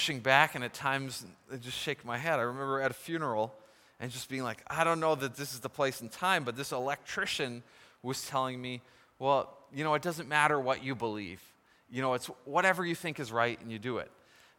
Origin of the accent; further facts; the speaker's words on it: Canada; Now, as a Canadian society, we've moved more and more away from this book.